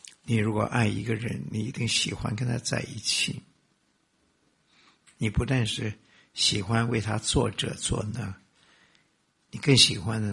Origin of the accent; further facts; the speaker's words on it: China; 他真的很爱我们中国人。